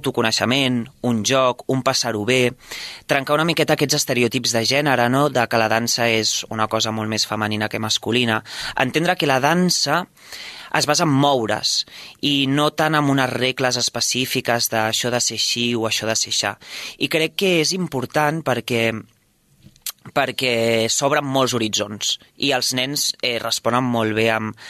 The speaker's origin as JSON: {"language": "Catalan", "town": "Sabadell", "region": "Catalonia", "country": "Spain", "said": "jo sóc de Sabadell"}